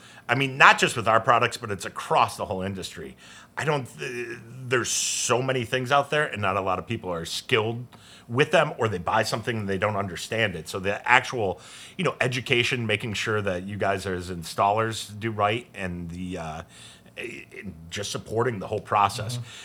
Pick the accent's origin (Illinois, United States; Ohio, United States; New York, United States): Illinois, United States; Downers Grove; So I grew up in Downers Grove.